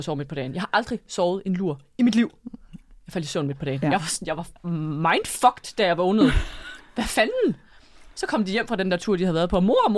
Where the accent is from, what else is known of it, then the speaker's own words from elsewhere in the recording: Jutland, Denmark; jeg er jo fra Jylland oprindeligt, og hele min familie bor stadig i Jylland.